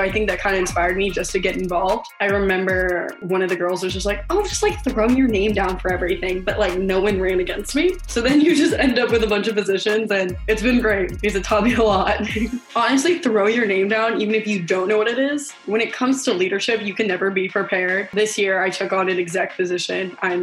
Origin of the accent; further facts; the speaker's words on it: Arizona, United States; Well, I'm from Arizona. I think going to ASU was always in the back of my mind.